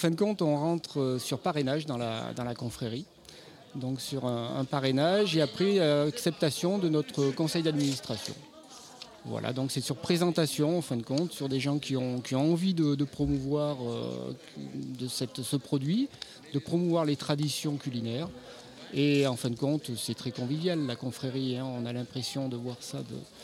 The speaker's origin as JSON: {"language": "French", "region": "Auvergne-Rhône-Alpes", "country": "France", "tie": "born or raised there", "said": "je suis d'origine ardéchoise et j'ai été élevé à la Caillette ardéchoise."}